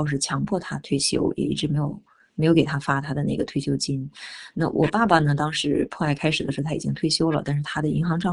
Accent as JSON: {"language": "Chinese", "town": "Changchun", "region": "Jilin", "country": "China", "said": "在我们家乡，因为我是长春人嘛"}